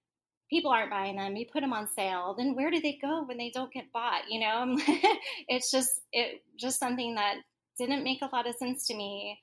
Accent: Oklahoma, United States; also born or lived in Dallas; I grew up in Oklahoma, went to college in Dallas

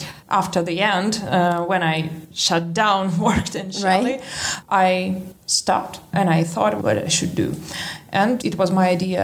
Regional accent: Novosibirsk, Novosibirsk Oblast, Russia; No, I'm from Russia. I was born in Novosibirsk. It's the city, the heart of Siberia.

